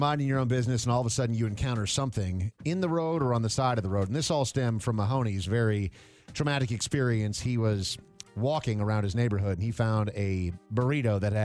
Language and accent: English; Minnesota, United States; It's a pretty common thing, growing up in Minnesota.